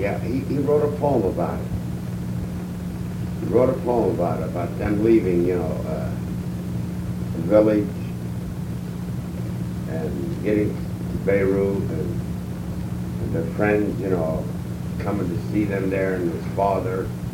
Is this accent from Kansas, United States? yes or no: no; Youngstown, Ohio, United States; Well, I was born in Youngstown. Educated at Sacred Heart School, East High School. Won a few months at Youngstown State, Youngstown College at the time.